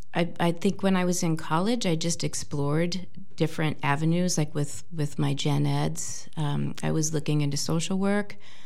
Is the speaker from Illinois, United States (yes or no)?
yes; Peoria, Illinois, United States; born there; moved away as an adult; also born or lived in Sedona, United States / Flagstaff, United States; I was born in Peoria, Illinois. And I moved out west in my early 20s and was out in Sedona and Flagstaff for about 10 years